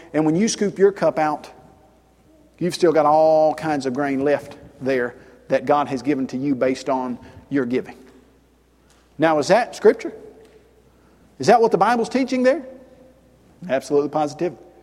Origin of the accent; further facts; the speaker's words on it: Columbia, Tennessee, United States; There was a congregation close to my hometown, Columbia, Tennessee